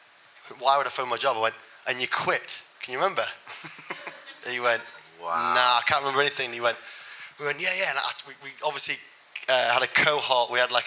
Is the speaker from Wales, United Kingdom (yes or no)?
no; Yorkshire and the Humber, United Kingdom; I'm from Yorkshire, the North East.